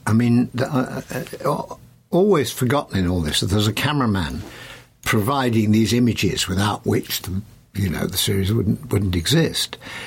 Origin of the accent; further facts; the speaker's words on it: Sheffield, Yorkshire and the Humber, United Kingdom; I knew that I was brought up in Sheffield.